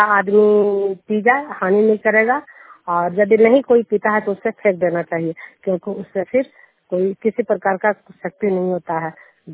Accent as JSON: {"language": "Hindi", "region": "Bihar", "country": "India", "said": "मैं नालंदा जिला हिलसा प्रखंड जुनियर गांव के निवासी हूँ"}